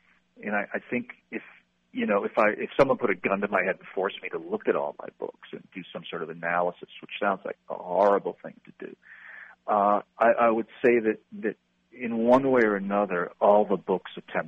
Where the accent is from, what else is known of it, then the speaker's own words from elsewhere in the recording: Rhode Island, United States; Although in the summers I live in New England, where I grew up in Rhode Island, quite near the beach